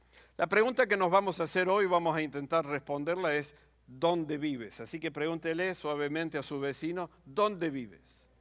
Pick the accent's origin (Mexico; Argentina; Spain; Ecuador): Argentina; bastantes años atrás, yo vengo de Argentina